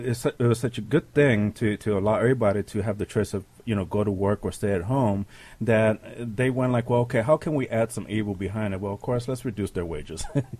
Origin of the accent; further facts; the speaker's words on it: California, United States; Because as far as I know, I'm from California, and the Hate Free Clinic is still operating.